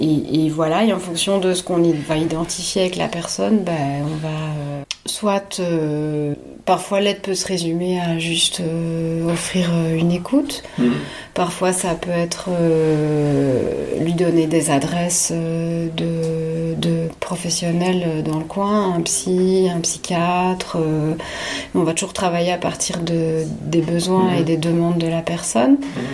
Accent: Belgium; moi je suis belge, j'ai débarqué dans le coin il y a 2 ans, en octobre 2020

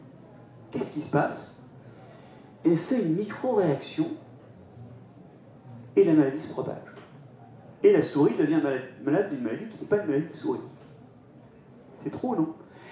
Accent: Brittany, France; Et puis moi, je suis breton, hein

